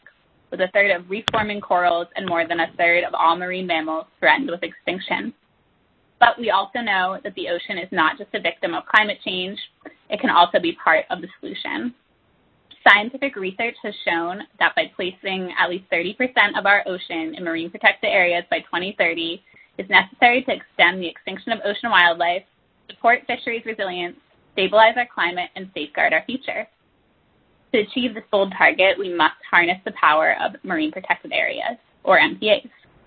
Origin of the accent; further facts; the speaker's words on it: Seabrook, New Hampshire, United States; Experiences related to the ocean are part of what makes my hometown, Seabrook, New Hampshire, so special.